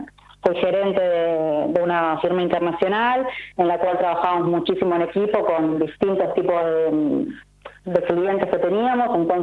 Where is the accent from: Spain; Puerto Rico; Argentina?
Argentina; Buenos Aires; born there; now in Ushuaia, Argentina; yo nací en Buenos Aires, hace unos años me vine a vivir a Ushuaia por motivos personales